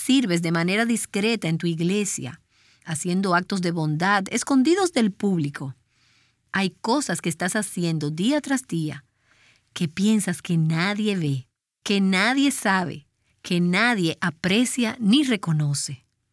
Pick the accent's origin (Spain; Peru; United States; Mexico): United States; Pennsylvania; born there; William Penn, el fundador del estado donde yo nací, Pensilvania